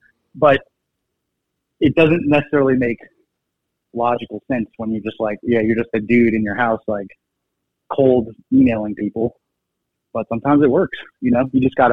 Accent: Massachusetts, United States; His manager is actually from Boston, and I'm from Massachusetts, so we kind of connected on that.

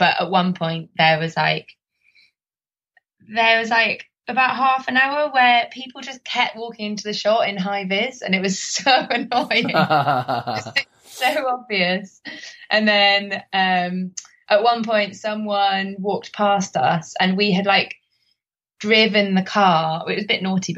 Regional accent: London, United Kingdom; because I grew up around Richmond Park, the house that I spent my childhood in was on one of the roads that's got a pedestrian gate into the park.

